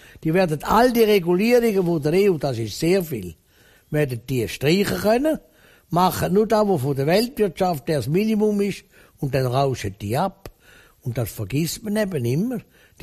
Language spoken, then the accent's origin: German; Switzerland; Und vor allem das Ansehen, das wir als Schweizer dort haben.